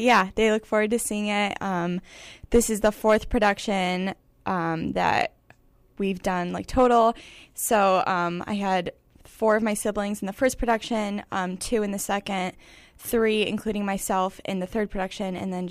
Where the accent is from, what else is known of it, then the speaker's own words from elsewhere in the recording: Washington, Illinois, United States; Yeah, I'm from Washington, Illinois, which is about 45 minutes from Bloomington